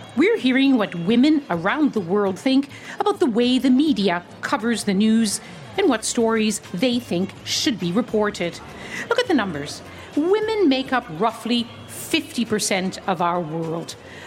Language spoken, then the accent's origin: English; Canada; I'm Canadian and I work in many parts of the world